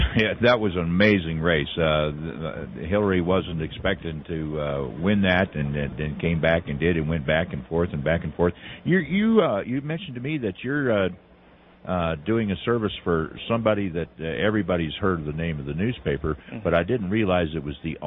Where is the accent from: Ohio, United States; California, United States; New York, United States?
Ohio, United States; As somebody who lives in Florida now, I'm formerly from Ohio